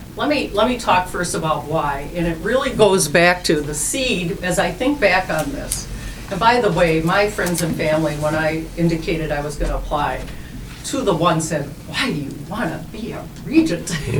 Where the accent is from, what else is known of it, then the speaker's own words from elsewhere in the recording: St. Paul, Minnesota, United States; I grew up in St. Paul and went to Highland Elementary, Highland Junior High, Highland Senior High, and thank goodness there was no college.